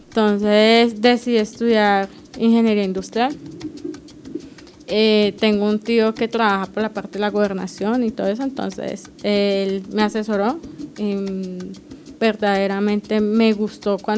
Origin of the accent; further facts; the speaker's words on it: San José del Guaviare, Guaviare, Colombia; yo vengo del San José del Guaviare, me terminé la primaria en el año 2000 en el Colegio Departamental Manuela Beltrán. En ese mismo colegio terminé en el año 2006, también ahí en el Colegio Departamental en el Guaviare.